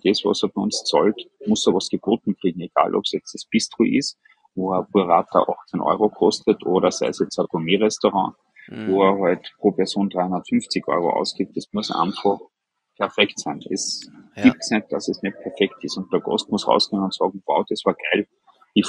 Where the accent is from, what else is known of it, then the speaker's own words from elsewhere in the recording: Austria; bei uns in Österreich